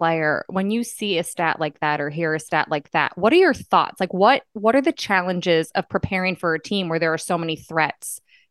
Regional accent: Northeast, United States; Because I come from the Northeast where cold is like negatives

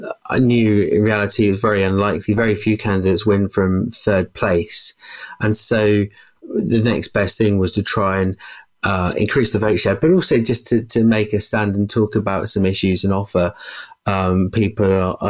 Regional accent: Deal, South East England, United Kingdom; accent: West Country; I was born in Bristol, and some people say I have a bit of a West Country burr.

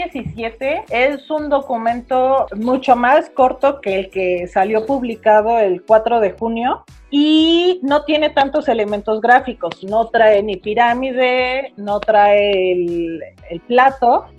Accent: Mexico; y después pensamos que como mexicanos somos gente de maíz

